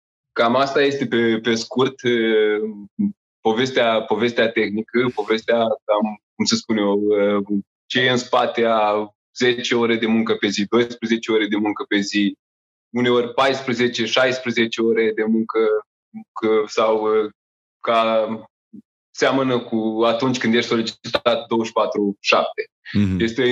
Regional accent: Romania; suntem în România, suntem români, suntem canaprenori

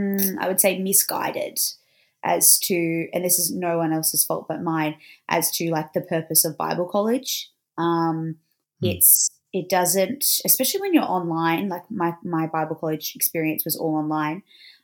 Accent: Sydney, New South Wales, Australia; So I didn't actually grow up in the Shire. Okay. For me, I actually grew up thinking that Sydney ended at the airport.

